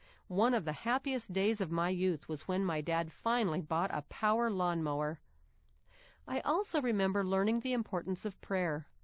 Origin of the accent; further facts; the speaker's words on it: Raymond, Alberta, Canada; I grew up in Canada, in a small farming town called Raymond.